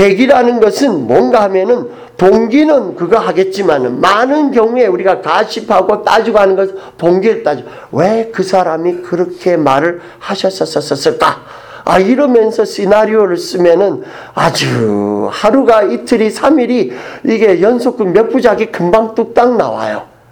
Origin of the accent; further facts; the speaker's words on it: Busan, South Korea; accent: Busan; 저는 부산에서 왔습니다. 이렇게 억양에서 눈치를 채셨는지 모르겠지만은 저도 서울말 할 수 있어요.